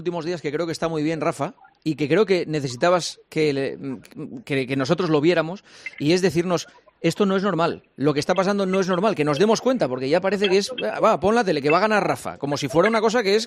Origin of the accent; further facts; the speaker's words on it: Spain; como español me siento afortunado por haber nacido en esta época